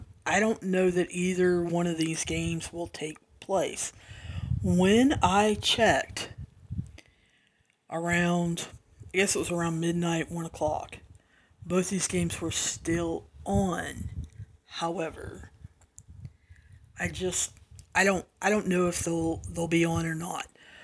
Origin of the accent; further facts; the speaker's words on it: the South, United States; accent: Southern; I'm trying to articulate so that my accent doesn't get too many of you. I know that I use some slang or some colloquialisms, is that what they're called? A lot of metaphors and stuff that we use down here in the South